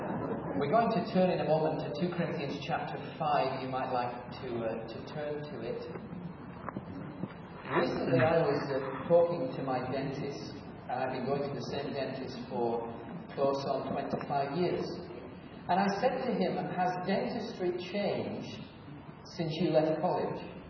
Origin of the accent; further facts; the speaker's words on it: England, United Kingdom; I like to think so as an Englishman.